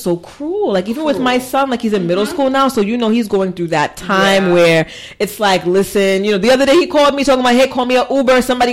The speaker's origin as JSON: {"language": "English", "country": "Haiti", "said": "being West Indian, being Haitian, domestic violence is not something you speak about."}